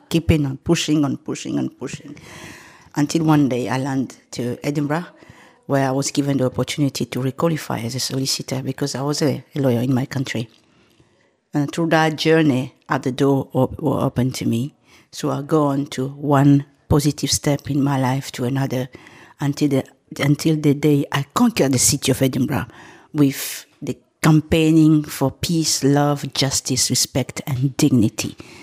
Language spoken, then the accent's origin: English; DR Congo; moved away; I came from Africa, particularly the Democratic Republic of Congo, which is a country that's been destroyed by war until now.